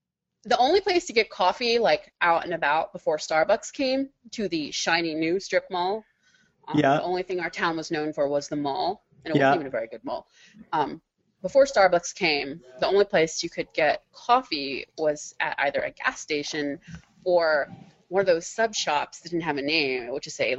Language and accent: English; Maryland, United States; Suburban Maryland.